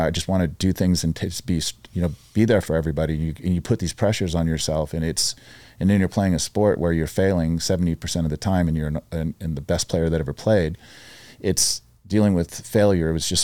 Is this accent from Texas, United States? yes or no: no; Las Vegas, Nevada, United States; But growing up in Vegas, things happen quicker.